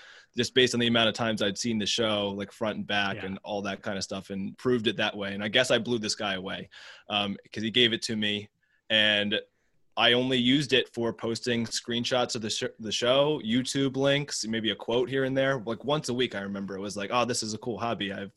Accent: Baltimore, Maryland, United States; No, I'm born and raised in Baltimore. I did spend some time overseas.

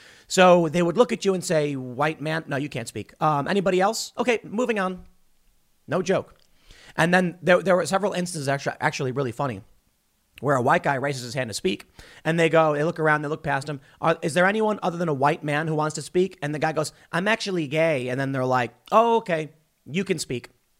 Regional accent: Chicago, Illinois, United States; But I come from the city. I grew up in Chicago.

